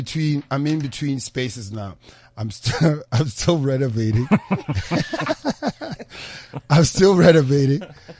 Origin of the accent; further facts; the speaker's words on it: Cape Town, Western Cape, South Africa; I grew up in Cape Town.